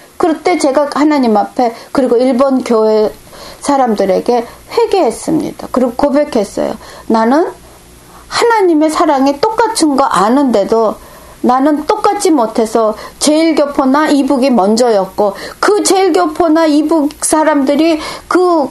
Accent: South Korea; moved away as an adult; now in Japan; 제가 한국에서 자라서 제일교포하고 결혼을 해서

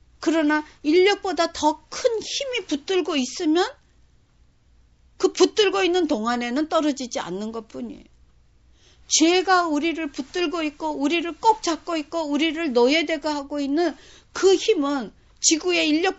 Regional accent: South Korea; 저 같은 경우 한국 사람으로서 저희 부모님에게서 태어난 나라는 사람.

